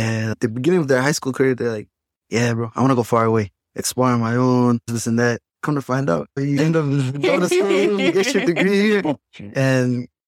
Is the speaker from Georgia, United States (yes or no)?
no; St. Paul, Minnesota, United States; I grew up in St. Paul. So born and raised in St. Paul. St. Paul baby my whole life.